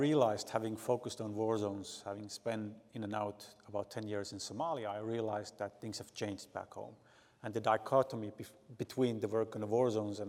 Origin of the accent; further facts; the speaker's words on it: Finland; English is a second language; Something that we have been starting in Finland, so I'm coming from Finland, is a movement of reconciliation.